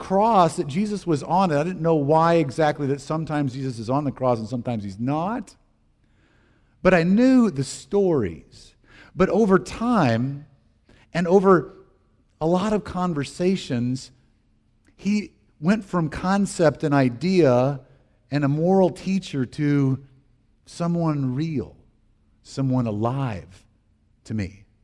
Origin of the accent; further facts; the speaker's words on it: Deep South, United States; I grew up in the Deep South, in the Bible Belt.